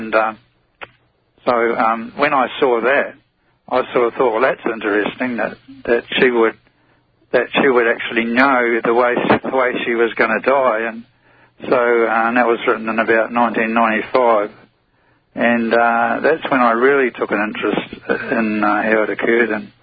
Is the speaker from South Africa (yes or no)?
no; New Zealand; now in Australia; Yeah, well, I'm an Australian, well, New Zealander, actually, but I've been living in Australia for about 20-odd years